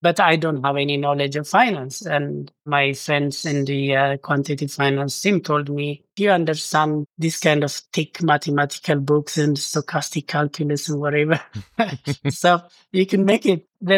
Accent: Ethiopia; now in United Kingdom; You know, for me, like growing up in Ethiopia, it just left an indelible kind of scar for me in a good way.

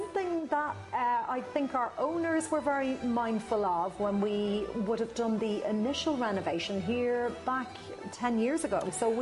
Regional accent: Dublin, Leinster, Ireland; In Dublin, born and bred 2 miles from this very building.

